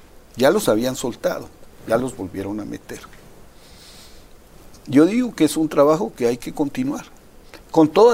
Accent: Mexico; me da pena, como mexicano y como hombre que ha seguido esta causa

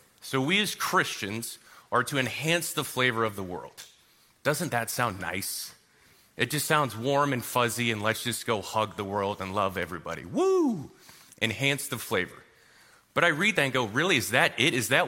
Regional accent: Kansas, United States; I am a Kansas boy, okay? So I'm from Kansas, the west side of Kansas, where there is nothing.

